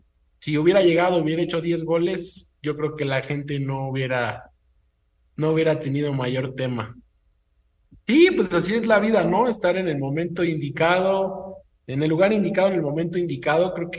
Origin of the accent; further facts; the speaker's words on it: Mexico; born there; Soy nacido en México, tengo la doble nacionalidad con Perú por mi padre, soy mexicano peruano o peruano mexicano